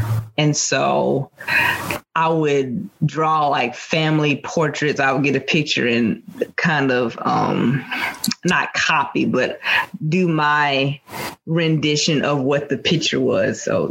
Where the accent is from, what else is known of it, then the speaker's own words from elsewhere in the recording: Soso, Mississippi, United States; So I grew up in a small town called Soso, Mississippi. And I know a lot of people have not heard of it